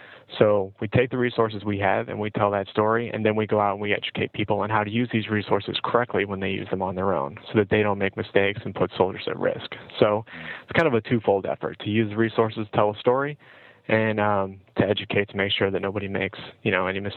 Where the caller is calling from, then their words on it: Washington, District of Columbia, United States; and I'm calling from the Pentagon in Washington, D.C.